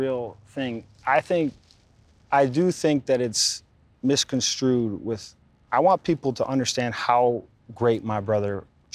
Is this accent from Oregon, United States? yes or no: no; Pewaukee, Wisconsin, United States; Pewaukee, man. It was. Everybody knows everybody, whether it was playing street hockey in the cul-de-sac, or we used to have our backyard and our two neighbors.